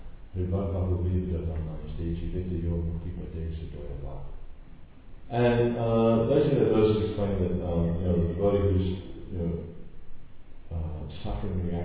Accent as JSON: {"language": "English", "town": "Melbourne", "region": "Victoria", "country": "Australia", "tie": "born there", "said": "I was born in Melbourne, but I went away and I came back after about 15 years."}